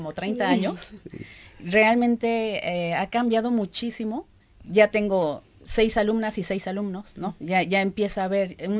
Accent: Xalapa, Veracruz, Mexico; porque nosotros somos de Xalapa, Veracruz.

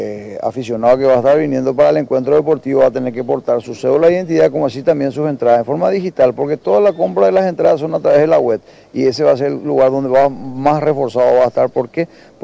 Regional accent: Paraguay; que Paraguay clasifique como paraguayo que somos

